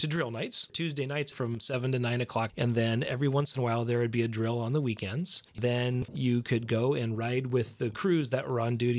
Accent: Bainbridge Island, Washington, United States; I grew up on Bainbridge Island and graduated from Bainbridge Island High School. Spent all of my childhood years on Bainbridge Island.

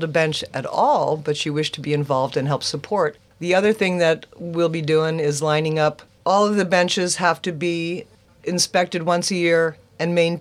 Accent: New Jersey, United States; A little bit souther than that.

